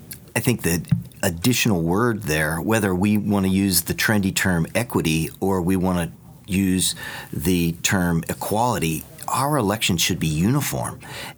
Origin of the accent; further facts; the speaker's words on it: Greensburg, Pennsylvania, United States; Well, I'm from Westmoreland County. So we're on the opposite side.